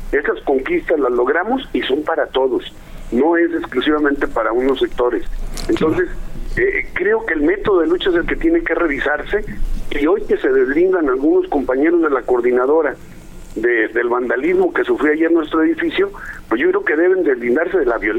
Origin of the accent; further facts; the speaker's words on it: Mexico; demos un ejemplo de lo que somos los maestros de México